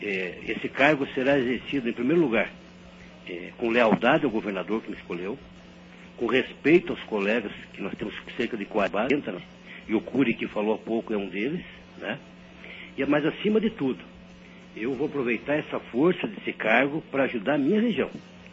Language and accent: Portuguese; União da Vitória, Paraná, Brazil; born there; a minha região, a minha cidade onde eu nasci, União da Vitória.